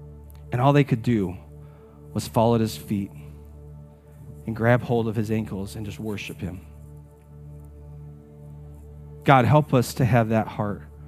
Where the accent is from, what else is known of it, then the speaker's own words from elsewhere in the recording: Michigan, United States; moved away as an adult; also born or lived in Middle East; I'm a transplant to this area. I was born and raised in Michigan. We lived overseas for almost a decade in the Middle East, and I was in the military, so I traveled around a lot.